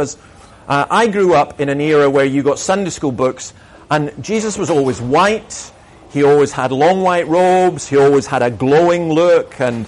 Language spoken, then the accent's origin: English; Scotland, United Kingdom; I am a Scottish Presbyterian minister, so speaking for 20 minutes is really difficult.